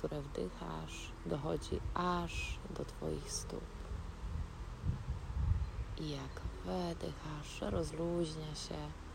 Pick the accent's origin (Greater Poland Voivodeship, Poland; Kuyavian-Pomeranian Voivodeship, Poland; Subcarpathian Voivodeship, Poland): Greater Poland Voivodeship, Poland; Konin; Jest on na ogrodzie u moich rodziców w Koninie. To moja rodzinna miejscowość.